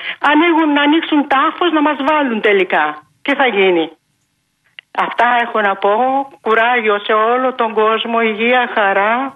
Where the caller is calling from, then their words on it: Agioi Anargyroi, Attica, Greece; από Αγίους Αναργύρους.